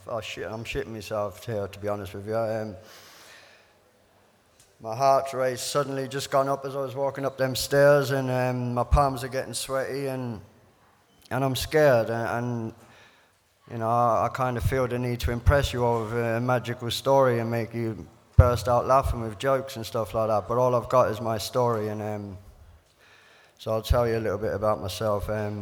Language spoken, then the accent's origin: English; Ireland; And then a year later, we went back to Ireland